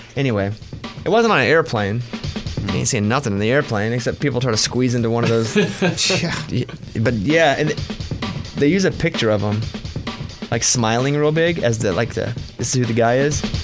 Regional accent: Arkansas, United States; from Arkansas. Listen, I'm not kidding. Like, I'm from Arkansas, right?

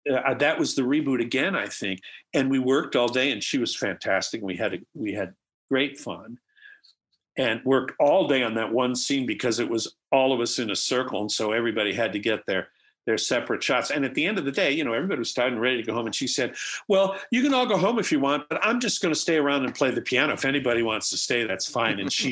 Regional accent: Midwest, United States; Yes. Oh, absolutely. I grew up in the Midwest. Yeah. I know it's coming.

